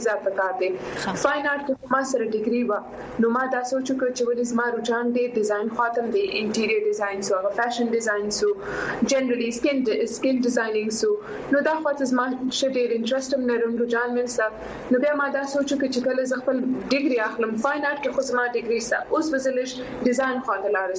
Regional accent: Quetta, Balochistan, Pakistan; also born or lived in Karachi; زه سی په کوټي کې پیدا شوم

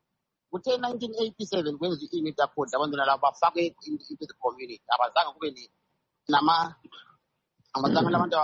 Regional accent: Zimbabwe; I come from Zimbabwe, I mean, Kalanga

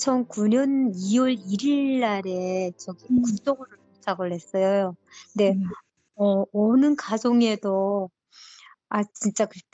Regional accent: North Korea; accent: North Korean dialect; now in South Korea; 저 면접하는 과정에 제가 북한 사투리가 나왔나 봐요.

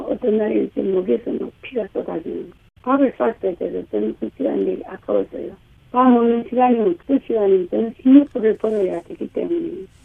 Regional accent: North Korea; now in United States; 저는 그래요. 탈북자였어요.

